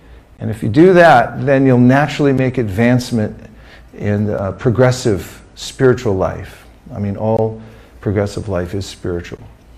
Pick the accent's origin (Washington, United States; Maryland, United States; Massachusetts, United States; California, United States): California, United States; I come from California